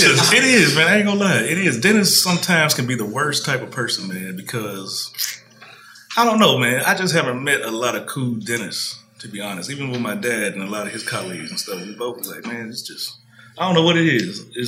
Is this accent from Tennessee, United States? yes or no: yes; Memphis, Tennessee, United States; I'm from Memphis, went to dental school at, there's a school called Meharry in Nashville.